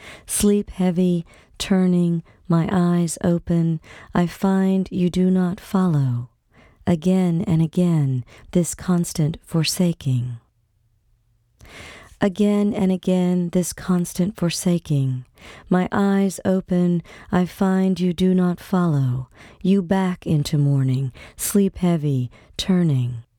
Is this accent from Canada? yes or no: no; Gulfport, Mississippi, United States; Ship Island was is one of the barrier islands just off the coast of my hometown of Gulfport.